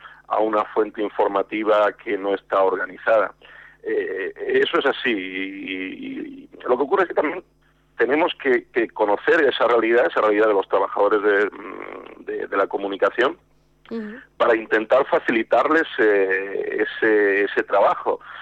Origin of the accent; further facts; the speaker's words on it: Barcelona, Catalonia, Spain; la experiencia que tengo en mi tierra, en Barcelona